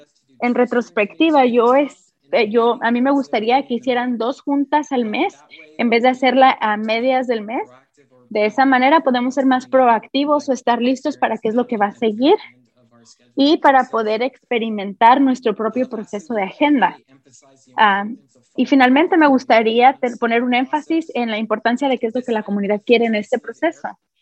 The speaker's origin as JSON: {"language": "Spanish", "region": "California", "country": "United States", "tie": "born there", "said": "yo nací en Cameron, en el área AB 617."}